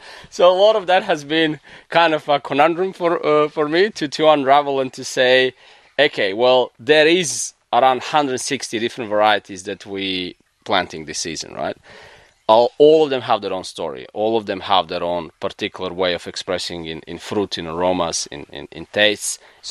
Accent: Croatia; now in Australia; so I'm originally from Croatia. I moved to Australia a long, long time ago

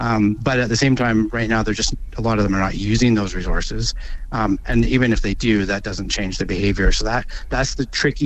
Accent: Canada; I'm obviously originally from Canada.

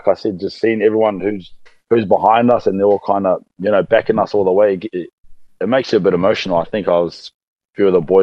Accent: New Zealand; I grew up in New Zealand. I pretty much grew up a Māori kid.

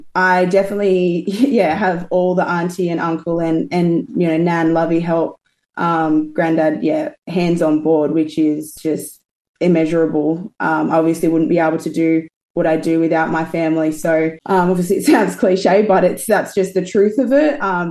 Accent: Gold Coast, Queensland, Australia; and I grew up on the Gold Coast, which is like very much surfy. It's very much your typical, you know, Aussie stereotype.

